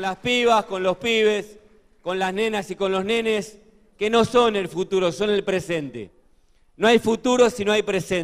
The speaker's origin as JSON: {"language": "Spanish", "town": "Hurlingham", "region": "Buenos Aires Province", "country": "Argentina", "said": "yo vengo de Hurlingham, soy colega de Juan, soy intendente en un uso de licencia en el conurbano"}